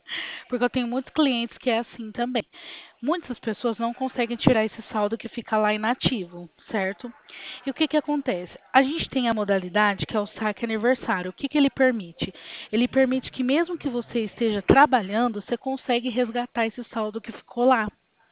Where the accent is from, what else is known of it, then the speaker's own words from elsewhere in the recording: Bebedouro, São Paulo, Brazil; Eu sou aqui de Bebedouro, interior de São Paulo